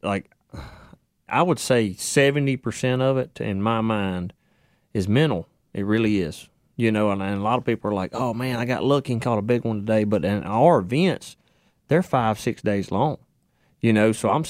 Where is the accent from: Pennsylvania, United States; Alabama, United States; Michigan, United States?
Alabama, United States; Clanton; this tournament was on Lay Lake, which I grew up in Clanton, Alabama